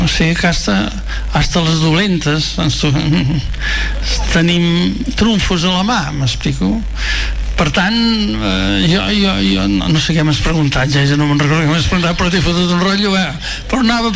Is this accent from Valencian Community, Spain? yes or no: no; Verges, Catalonia, Spain; jo sóc de Verges i em costa molt